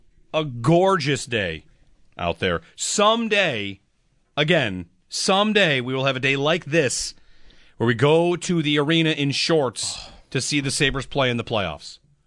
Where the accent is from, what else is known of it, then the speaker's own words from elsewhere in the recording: Buffalo, New York, United States; We're like, oh, we're from Buffalo.